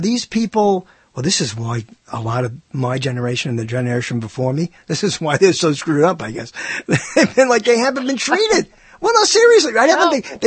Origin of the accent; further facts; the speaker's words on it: Brooklyn, New York, United States; because I always tell this story about growing up in Brooklyn